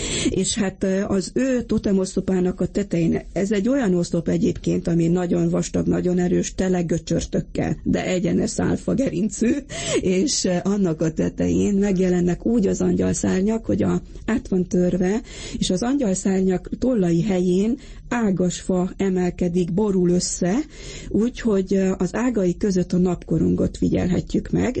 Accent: Transylvania, Romania; én erdélyi magyar, székely magyar vagyok

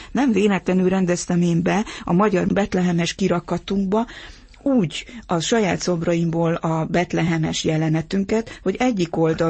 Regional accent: Corund, Harghita, Romania; Valóban Erdélyben, Korondon, az én szülőfalumban nem egy betlehemezésnek lehettem szem- és fültanúja, kicsi gyerekként meg szereplője is.

